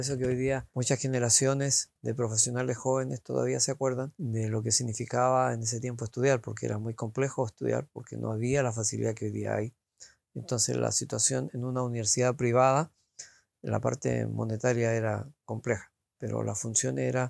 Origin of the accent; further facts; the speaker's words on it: Chillán, Ñuble, Chile; also born or lived in Sobel; yo llegué a Chillán cuando tenía aproximadamente 4 años de edad, dado que mi mamá, por la altura, comenzó a presentar problemas al corazón y los médicos indicaron de que ella no podía seguir viviendo en Sobel.